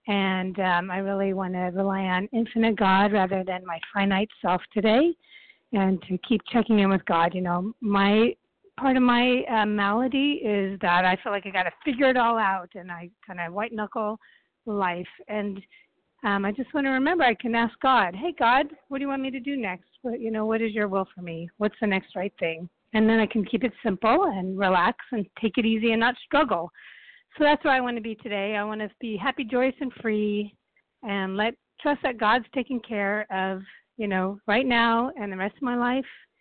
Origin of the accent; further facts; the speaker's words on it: California, United States; recovered compulsive eater. And I'm from California, but I'm in Boston right now.